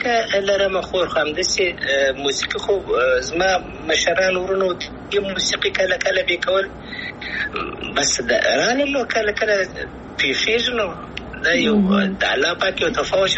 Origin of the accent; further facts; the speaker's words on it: Afghanistan; افغانستان خو زما دی زه افغان یم ان شاء الله بیا به افغانستان ته ولاړ سم ان شاء الله